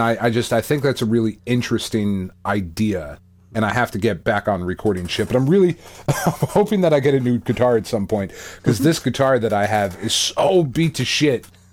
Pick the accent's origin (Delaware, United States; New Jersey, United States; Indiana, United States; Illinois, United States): New Jersey, United States; Williamstown; I'm not going to tell any of you creeps where I live now, but I grew up in Williamstown, New Jersey.